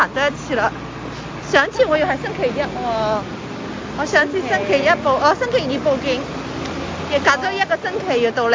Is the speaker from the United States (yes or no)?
no; China; now in Hong Kong; 我哋從大陸嚟到呢度